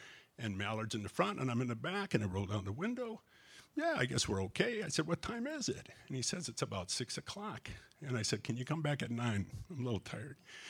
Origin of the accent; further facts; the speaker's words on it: Wisconsin, United States; I'm originally from Wisconsin, and that's a state that loves Boilermakers.